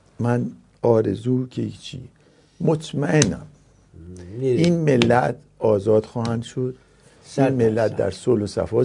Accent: Nahavand, Hamadan, Iran; 3 سال اونجا بودم، هنوز که هنوزه هر بار پشت تلویزیون میبینم که از اونجا میاد، از شهر عزیزم نهاوند

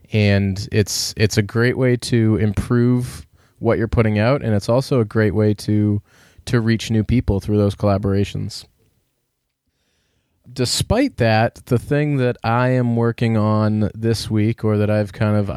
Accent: Boston, Massachusetts, United States; because I'm from Boston, so that's a local one for me.

